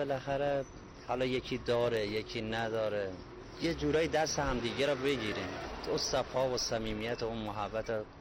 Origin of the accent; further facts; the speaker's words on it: Lordegan, Chaharmahal and Bakhtiari, Iran; لردگان، شهرستان لردگان.